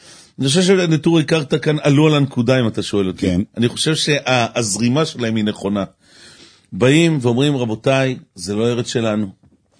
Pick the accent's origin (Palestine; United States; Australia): Palestine; יופי, אז אני כפלסטיני שנמצא, או פלסטיני ערבי ששומע מה קורה כאן במזרח התיכון, אתה יודע איזה כאב?